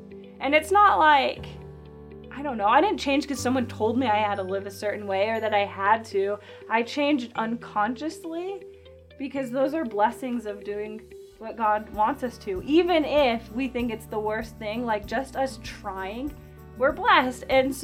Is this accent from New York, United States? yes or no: yes; New York, United States; And so I'm stubborn New Yorker.